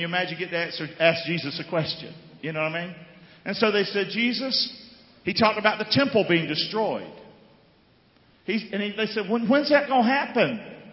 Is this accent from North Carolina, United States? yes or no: yes; Rockingham, North Carolina, United States; I'm from Rockingham, North Carolina.